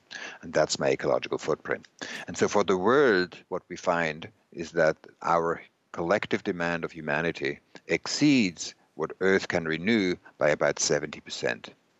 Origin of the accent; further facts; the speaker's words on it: Switzerland; I think CO2 emissions in China per person are now larger than in my home country, Switzerland.